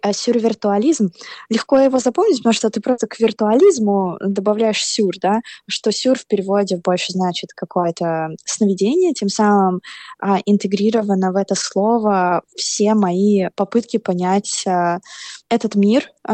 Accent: Saratov, Saratov Oblast, Russia; now in Saint Petersburg, Russia; Я из Саратова переехала в Петербург

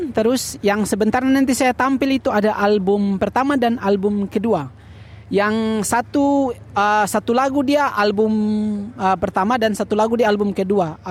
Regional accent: North Maluku, Indonesia; dari kampung saya, yaitu dari Maluku Utara. Atau orang bilang biasa Maluku Kierahyao.

